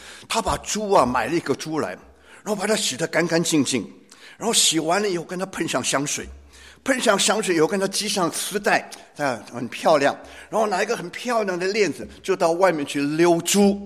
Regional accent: Taiwan; moved away as an adult; now in United States; 1977年我们全家从台湾搬到美国。

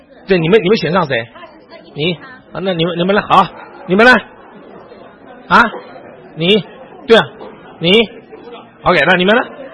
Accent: China; 我们现在，我们都是中国人。

